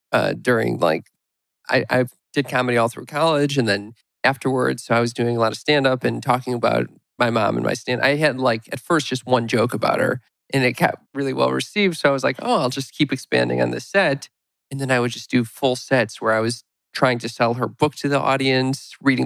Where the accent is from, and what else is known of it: Chicago, Illinois, United States